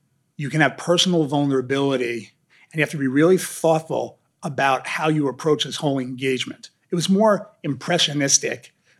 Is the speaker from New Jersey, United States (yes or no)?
yes; New Jersey, United States; You know, I was a kid from New Jersey.